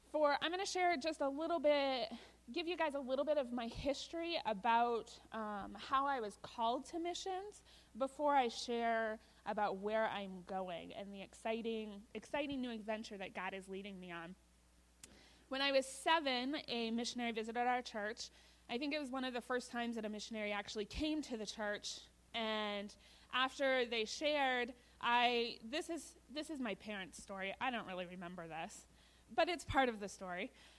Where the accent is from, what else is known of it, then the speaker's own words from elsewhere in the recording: Maine, United States; also born or lived in Vermont; I am from Maine. That is where I was born and have spent pretty much most of my life, except for 2 years that I can claim I lived in Vermont.